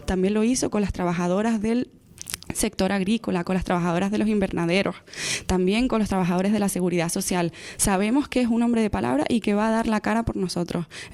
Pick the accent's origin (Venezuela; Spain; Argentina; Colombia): Spain; Canary Islands; que están en contra de nuestra identidad como canarios